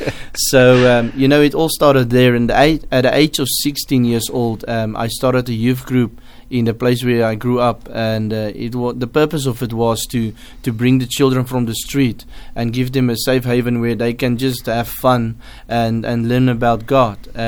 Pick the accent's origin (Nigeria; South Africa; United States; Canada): South Africa; Pretoria, Gauteng; I'm coming from South Africa. I grew up in a city called Pretoria, and I've been there my whole life.